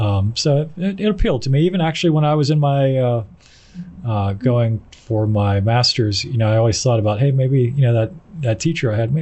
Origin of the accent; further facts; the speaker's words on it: Pennsylvania, United States; I'm from Pennsylvania.